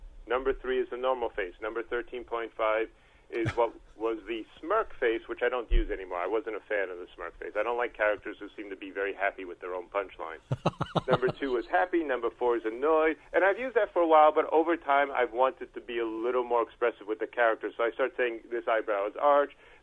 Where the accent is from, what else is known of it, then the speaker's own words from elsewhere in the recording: Long Island, New York, United States; I grew up on Long Island, which is why I sound like this, listeners.